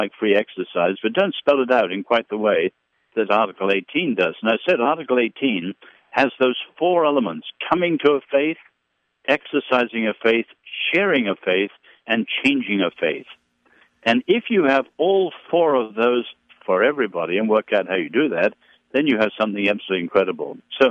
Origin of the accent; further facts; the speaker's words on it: England, United Kingdom; But again, I'd say, Don, my sadness as an Englishman and European is that in the culture warring today, America's squandering its own incredible heritage.